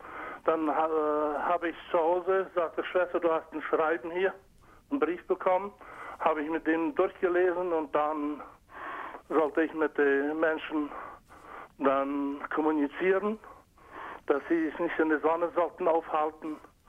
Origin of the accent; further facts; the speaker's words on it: Russia; Ja, ich komme ja aus Russland